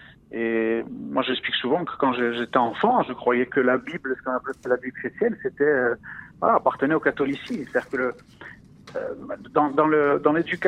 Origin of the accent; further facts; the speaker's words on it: Ajaccio, Corsica, France; j'ai grandi en Corse. Je suis né à Ajaccio dans une famille corse à 100%, du côté de mon père, du côté de ma mère aussi. J'ai grandi dans une éducation chrétienne classique, hein, comme tous les enfants en Corse.